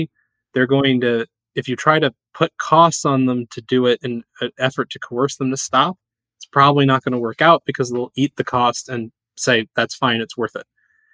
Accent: United States; you know, as an American, I want to be like, no, well, we're different

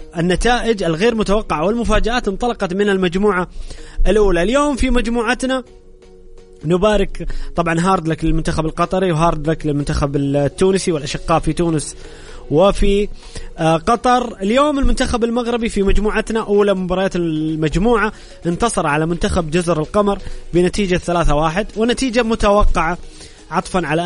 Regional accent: Saudi Arabia; ولكن اليوم هو اليوم الأول واليوم الأهم بالنسبة لنا كسعوديين

